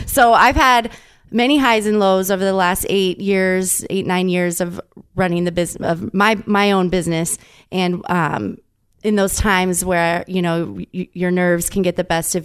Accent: Holstein, Iowa, United States; Well, I'm from Holstein, Iowa, about 40 minutes east of Sioux City. I grew up there with my parents.

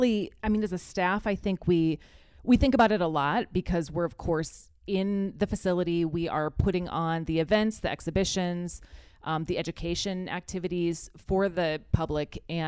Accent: Sioux City, Iowa, United States; also born or lived in Vermilion; I was born in Vermilion, but at a young age moved to Sioux City and grew up here, went to Hoover Middle School back in the day

